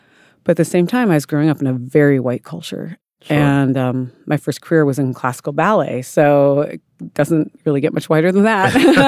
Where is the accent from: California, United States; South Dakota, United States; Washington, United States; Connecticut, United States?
South Dakota, United States; I grew up in South Dakota, where my Lakota people are from.